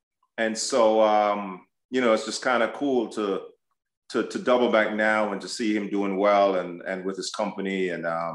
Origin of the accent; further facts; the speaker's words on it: Jamaica; we grew up in Jamaica. It's a third world country.